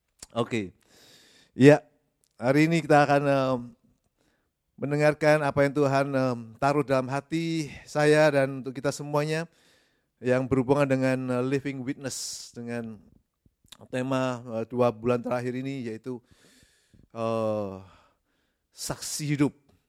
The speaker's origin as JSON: {"language": "Indonesian", "country": "Indonesia", "said": "Saya dari Indonesia. Saya ada keturunan Chinese juga."}